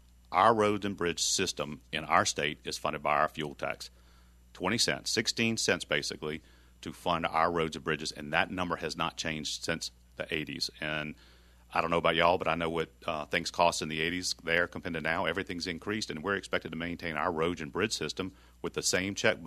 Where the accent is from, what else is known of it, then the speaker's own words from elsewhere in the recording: Louisiana, United States; I was born in Louisiana. I've lived my life in Louisiana, and the need is great, and I voted for that bill.